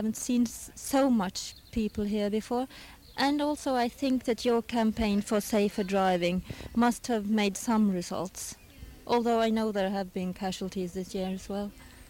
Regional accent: Norway; I come from Norway.

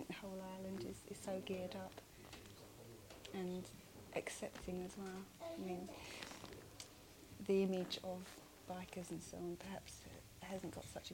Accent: Canterbury, South East England, United Kingdom; I'm from Canterbury in Kent.

